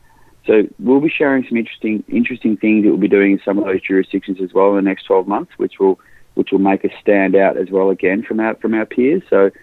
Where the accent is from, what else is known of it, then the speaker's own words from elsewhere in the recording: Western Australia, Australia; born and bred in Western Australia, a long way away from North America.